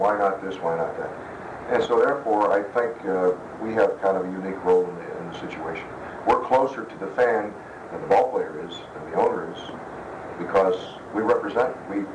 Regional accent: Pittsburgh, Pennsylvania, United States; Also, I grew up in Garfield, which up on a hill, we could see the lights at Forbes Field at night.

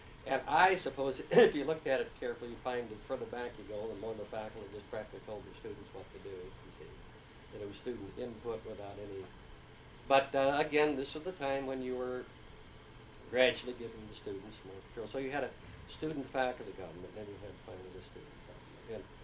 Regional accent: Indiana, United States; See, in my home state, Indiana, at that time at least

